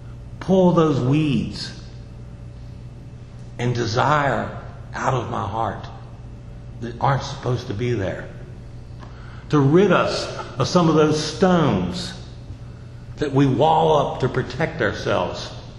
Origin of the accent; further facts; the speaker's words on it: Front Royal, Virginia, United States; now and then somebody will ask me when I'm around in my hometown of Front Royal, and they'll say, have you lived here all your life?